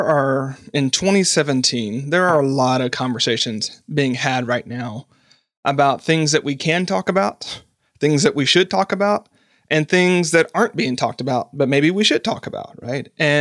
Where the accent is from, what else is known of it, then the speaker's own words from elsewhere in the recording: the South, United States; I grew up in the South. I grew up as a Methodist